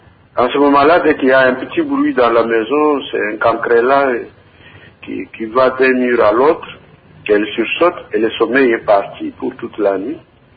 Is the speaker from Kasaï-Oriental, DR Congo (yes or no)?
yes; Mbuji-Mayi, Kasaï-Oriental, DR Congo; Nous le voyons ici chez nous, à Mbujimayi.